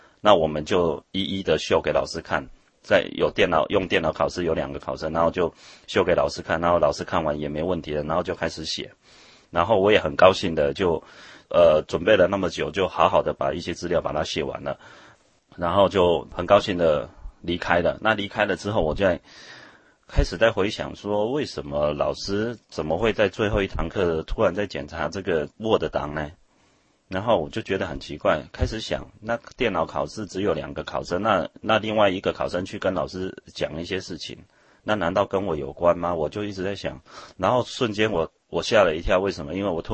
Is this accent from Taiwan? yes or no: yes; Taiwan; 我来自台湾嘛，那就是说我们在准备上，我们有一个观念，就是能够准备的越完美越好